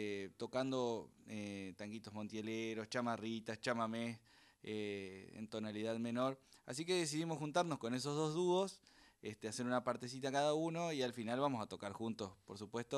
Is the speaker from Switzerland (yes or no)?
no; Concepción del Uruguay, Entre Ríos, Argentina; Y yo soy de Concepción del Uruguay, departamento Uruguay.